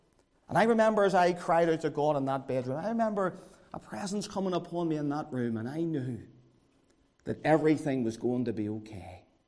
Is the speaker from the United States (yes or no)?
no; Northern Ireland, United Kingdom; And sadly, growing up in the Donegal Road, I had no Christian influence whatsoever.